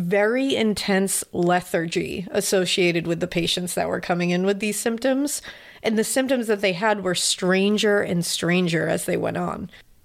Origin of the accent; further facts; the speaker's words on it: United States; I'm sorry. I'm American.